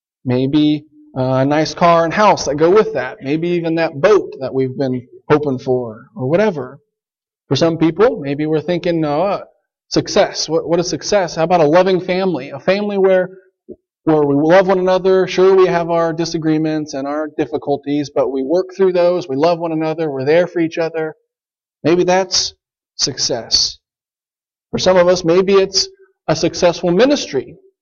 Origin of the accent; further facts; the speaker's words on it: Hutchinson, Kansas, United States; also born or lived in Wisconsin, United States; I grew up down near Hutchinson, Kansas, and went off to Bible College in northern Wisconsin.